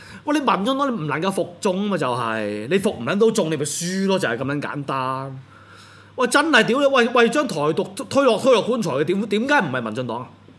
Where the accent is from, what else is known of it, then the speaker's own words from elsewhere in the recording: Hong Kong; 即係嗱當我哋香港人爭取到雙普選啦